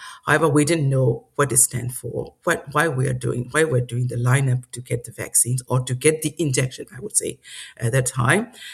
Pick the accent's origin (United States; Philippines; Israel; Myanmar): Myanmar; Yangon, Yangon Region; English is a second language; I was raised in Rangoon, and when we grown up in, we are staying in resident area for the officials, public officials.